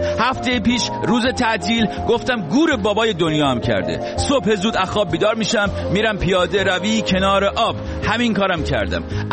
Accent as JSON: {"language": "Persian", "country": "Iran", "said": "گفتم نه نه، نظر لطف شماست، من ایرانی هستم."}